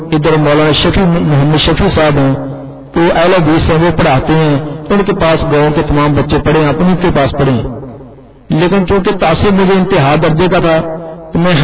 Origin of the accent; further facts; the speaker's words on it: Renala Khurd, Punjab, Pakistan; گاؤں جو ہے یہ ضلع اوکاڑا کے قریب ہی رنالا خرد، وہاں گاؤں ہے چک 21L، تو وہاں ہی میری پیدائش ہے اور ابتدائی تعلیم بھی وہاں ہے۔ اب بھائی طور پر میں بریلوی خاندان سے تعلق رکھتا تھا